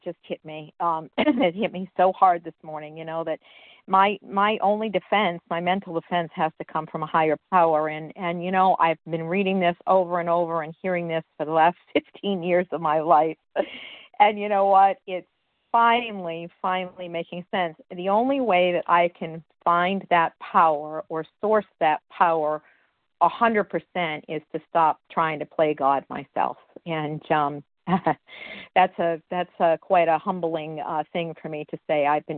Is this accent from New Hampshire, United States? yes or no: yes; New Hampshire, United States; I'm from New Hampshire.